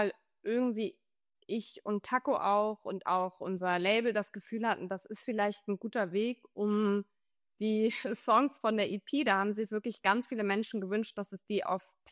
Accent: Husum, Schleswig-Holstein, Germany; ich komme aus Norddeutschland und ganz viel in meinem Kopf findet da auch irgendwie immer noch statt

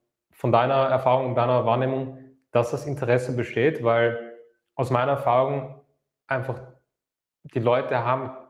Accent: Vienna, Austria; dass ich in einem Schachcafé groß geworden bin. Ja, das war leider das letzte Schachcafé, was es zum Beispiel bei uns in Wien gab.

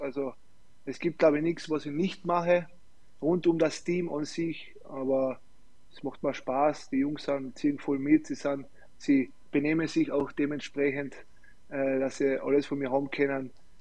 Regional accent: Klagenfurt, Carinthia, Austria; ich will in Klagenfurt sowieso in meiner Heimat bleiben

